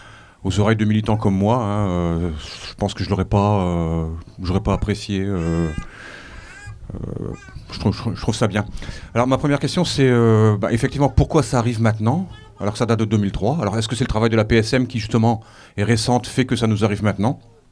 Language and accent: French; Angres, Hauts-de-France, France; je viens de Angres